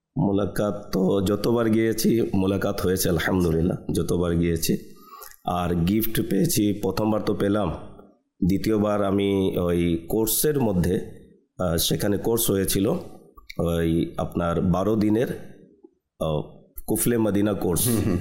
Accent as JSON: {"language": "Bangla", "country": "Bangladesh", "said": "এরপর বললাম আমি বাংলাদেশ থেকে এসেছি, হুজুর আপনিও বাংলাদেশে তাশরিফ নিয়ে চলুন"}